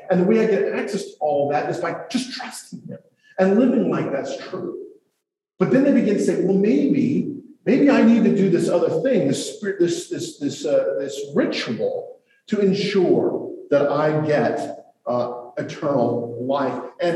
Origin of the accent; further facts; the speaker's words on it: East Coast, United States; I grew up on the East Coast, and I loved body surfing.